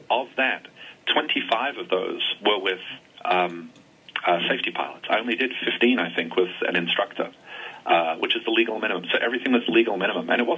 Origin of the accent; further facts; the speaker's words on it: Lincoln Park, New Jersey, United States; accent: New Jersey; I am from Lincoln Park, New Jersey.